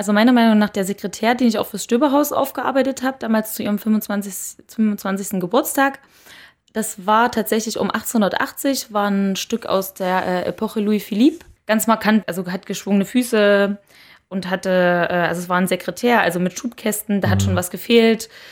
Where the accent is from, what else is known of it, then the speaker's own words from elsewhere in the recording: Thuringia, Germany; born there; now in Erfurt, Germany; Pößneck ist eine Kleinstadt südlich von Jena und davon nochmal, tja, jetzt müsste ich lügen, 5 Kilometer, schätze ich mal, liegt Schmodder entfernt. Waren mal mehr als 100 Einwohner. Ich glaube, mittlerweile sind wir schon ein bisschen weniger. Sehr idyllisch gelegen, sehr grün, sehr in der Natur.